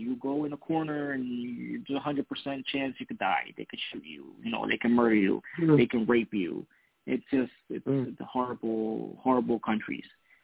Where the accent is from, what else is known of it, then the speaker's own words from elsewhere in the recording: Honduras; Oh, I'm from Honduras, Central America, where it's a lot of crime rates. It's a very horrible country.